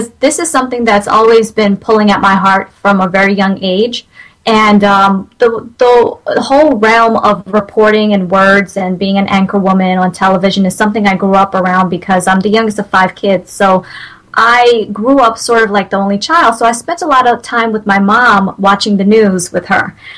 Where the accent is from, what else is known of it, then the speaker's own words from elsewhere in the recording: New Jersey, United States; also born or lived in Trinidad and Tobago; Then I moved with my family to New Jersey, which is where I grew up. Mm-hmm. And I've been in Atlanta, Georgia for the past 4 years. And so, but I'm primarily, I call myself a Jersey girl.